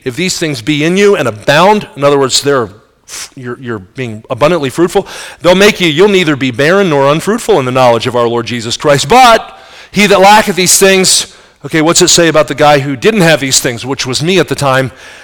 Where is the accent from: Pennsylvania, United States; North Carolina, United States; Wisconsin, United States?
Pennsylvania, United States; I grew up near Philadelphia.